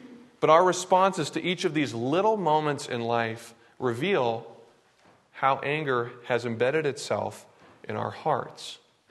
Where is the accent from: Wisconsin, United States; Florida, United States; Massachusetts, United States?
Massachusetts, United States; Boston; I was familiar with him because he played for my hometown team, the Boston Red Sox.